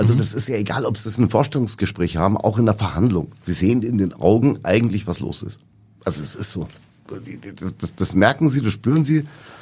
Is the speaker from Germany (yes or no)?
yes; Munich, Bavaria, Germany; Und ich bin in München geboren, aufgewachsen und musste mich dann irgendwie, damals musste man sich noch entscheiden für eine Staatsbürgerschaft.